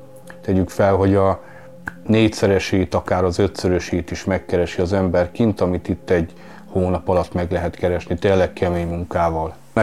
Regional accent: Múcsony, Borsod-Abaúj-Zemplén, Hungary; Itt Múcsonyban nőttem fel

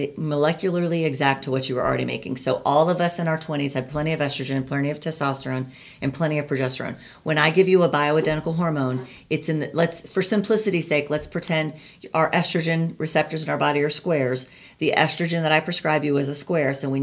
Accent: Florida, United States; And I'm from Florida. I've been here about a decade, but we have these there too.

